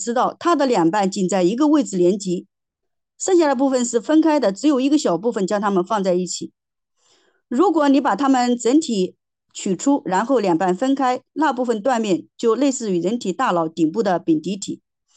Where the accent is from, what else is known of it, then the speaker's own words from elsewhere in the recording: China; 我们中国人很多的人都认为外形看起来像身体的某一个部分